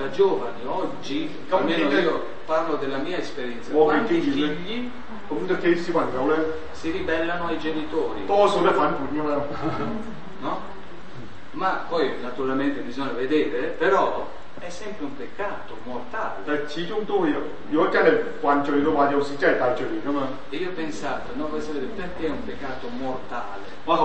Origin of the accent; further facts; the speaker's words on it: Bolzano, Trentino-Alto Adige, Italy; io sono di Bolzano, nord Italia.